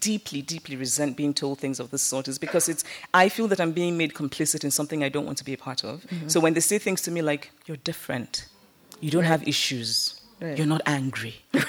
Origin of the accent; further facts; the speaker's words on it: Nigeria; But growing up in Nigeria, I didn't think I could ever earn a living from writing.